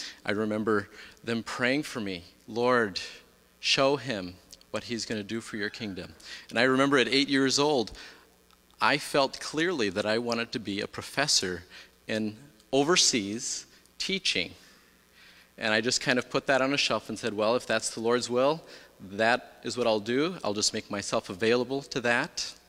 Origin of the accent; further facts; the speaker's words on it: Bangladesh; also born or lived in Minneapolis, United States; And I grew up in Minneapolis, in Bangladesh as a missionary kid, at the Santal Mission.